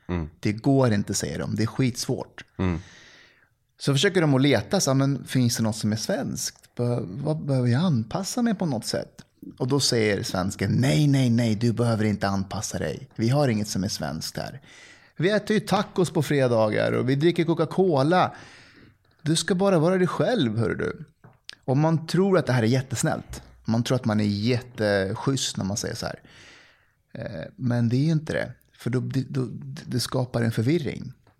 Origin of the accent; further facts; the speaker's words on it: Afghanistan; now in Sweden; Som från exempelvis Afghanistan där jag kommer ifrån.